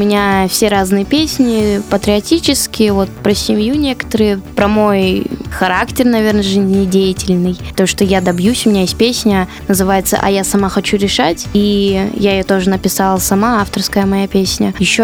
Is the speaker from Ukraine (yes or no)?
no; Novosibirsk, Novosibirsk Oblast, Russia; Я хочу показать творчество свое моей малой родине, Новосибирску.